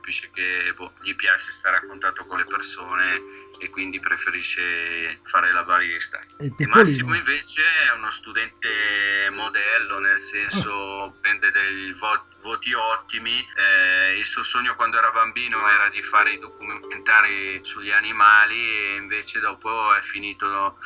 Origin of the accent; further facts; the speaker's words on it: Lecco, Lombardy, Italy; sono nato a Lecco, ho fatto la scuola, la prima elementare a Maggianico, che è un rione di Lecco, e poi dopo mi sono spostato in un altro rione che è Germanedo, nel 1969.